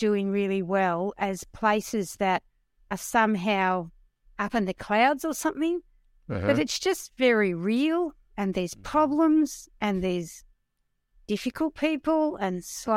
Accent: Australia; from Australia.

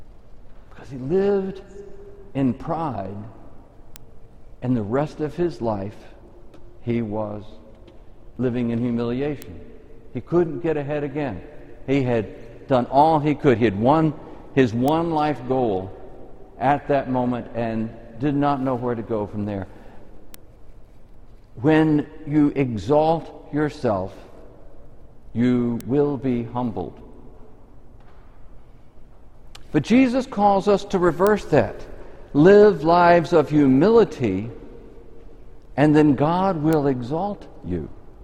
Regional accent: Texas, United States; Because, you know, it's particularly in East Texas where I grew up, there were lots of oil men

